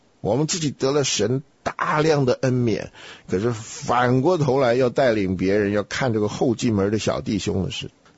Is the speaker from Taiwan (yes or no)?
yes; Taiwan; 他们对于我这个从台湾来的，还真是有点耐性啊，有点兴趣。